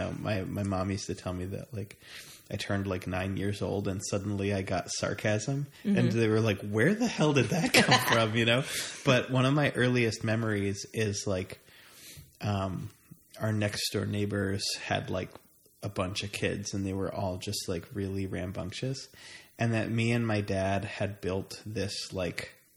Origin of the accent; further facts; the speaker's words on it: New York, United States; I'm from Long Island.